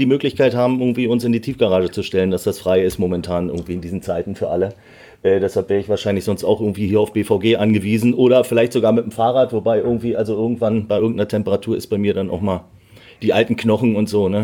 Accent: Berlin, Germany; ich bin mit 7 Jahren... nach Berlin ausgewandert

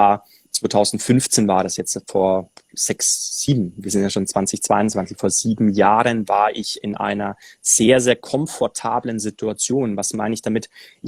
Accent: Bavaria, Germany; Also ich bin aufgewachsen im Allgäu

